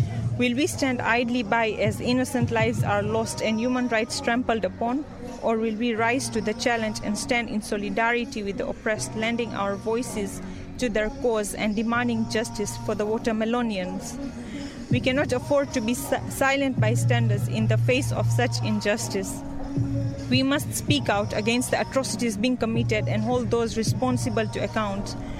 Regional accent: Mombasa, Mombasa County, Kenya; and I'm from Kenya and Palestine, Mombasa.

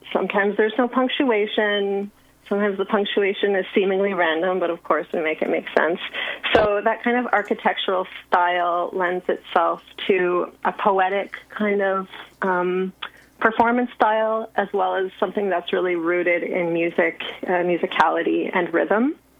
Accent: Montreal, Quebec, Canada; though I'm from Montreal, I spent some time away

